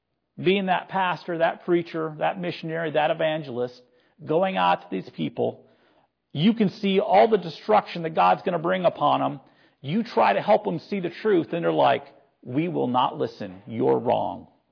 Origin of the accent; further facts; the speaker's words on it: United States; Yes, I'm an American.